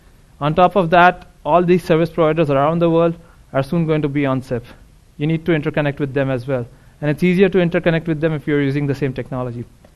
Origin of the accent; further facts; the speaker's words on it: India; I come from India, where mobile penetration is really high.